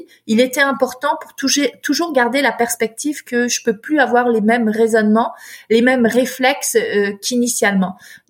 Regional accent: France; born there; moved away as an adult; je suis née en France.

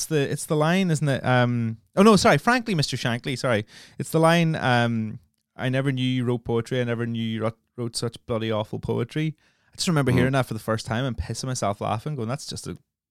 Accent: Northern Ireland, United Kingdom; growing up in Northern Ireland is very much like growing up in the north of England.

